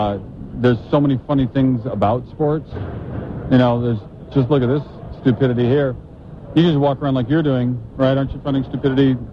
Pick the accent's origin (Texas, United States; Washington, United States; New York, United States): Washington, United States; Seattle; No, I'm from Seattle, but I went to school in UNLV.